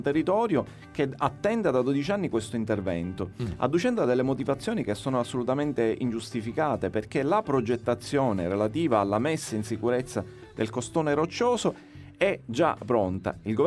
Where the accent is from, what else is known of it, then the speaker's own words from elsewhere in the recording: Sicily, Italy; noi come siciliani siamo molto spesso, ci abituiamo troppo